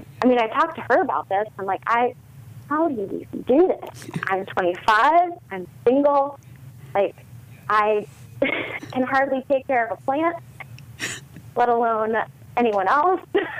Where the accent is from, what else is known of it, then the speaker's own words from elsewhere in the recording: Virginia, United States; also born or lived in California; now in Raleigh, United States; I was like, well, I'm from Virginia. I'd be happy to leave California and go back to the East Coast.